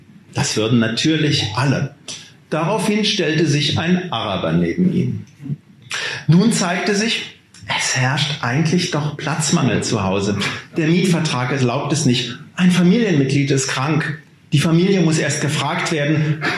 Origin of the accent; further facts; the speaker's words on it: Berlin, Germany; in Berlin. Meiner Heimatstadt